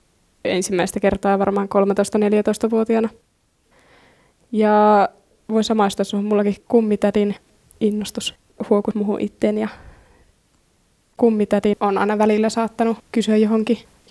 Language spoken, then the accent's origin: Finnish; Nivala, North Ostrobothnia, Finland; Itse on Nivalasta, niin siellä saattaa ehkä olla vähän erilaisempaa lajia